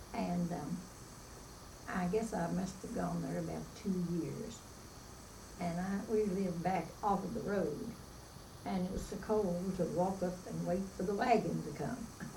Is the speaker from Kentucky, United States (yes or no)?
yes; Kentucky, United States; born there; I was born in Fleming County.